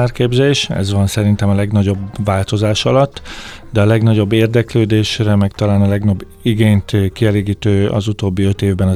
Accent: Sopron, Győr-Moson-Sopron, Hungary; én soproni vagyok

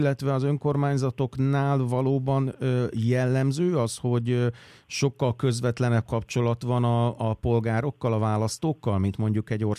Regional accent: Miskolc, Borsod-Abaúj-Zemplén, Hungary; én nagyon messziről indítanék, én Miskolcról származom

